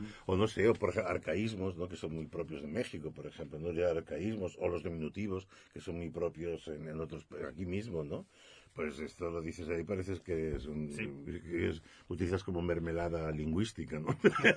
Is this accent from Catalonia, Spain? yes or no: yes; Barcelona, Catalonia, Spain; Soy catalán, de Cataluña, de Barcelona.